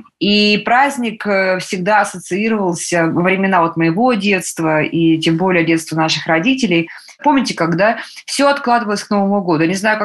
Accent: Novosibirsk, Novosibirsk Oblast, Russia; мы отмечаем таким образом Новый год в Новосибирске, в моем родном городе.

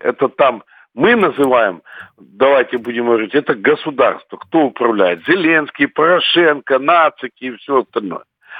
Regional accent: Ukraine; вот я как украинец

